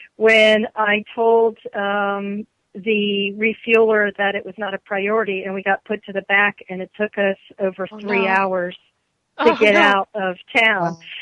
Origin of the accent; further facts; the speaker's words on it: Frederick, Maryland, United States; Well, 2017, it's going to, the start will be at my hometown in Frederick.